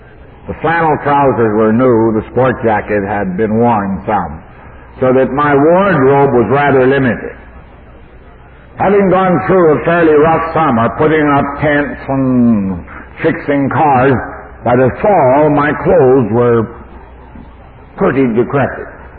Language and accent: English; Saskatoon, Saskatchewan, Canada; born there; I'm a city boy. I was born in Saskatoon, Saskatchewan.